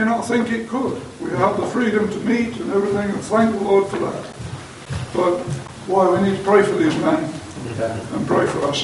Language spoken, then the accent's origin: English; Canada; But I am totally ashamed as a Canadian citizen of this.